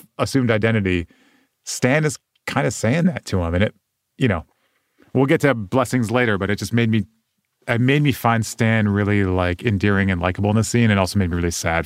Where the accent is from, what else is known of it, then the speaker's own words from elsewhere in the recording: Vermont, United States; I'm from Vermont.